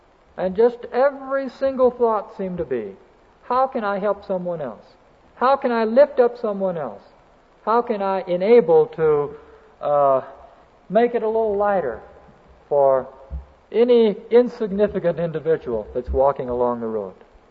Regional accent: Texas, United States; Well, I'm a Texan, but we're not biased over in Texas

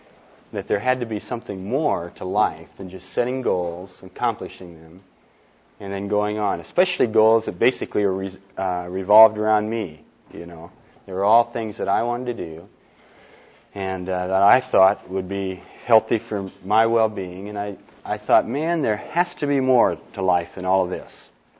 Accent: Iowa, United States; I was raised in Iowa. I'm also a Midwesterner. Went through high school in a little small town up in the northwest corner up there

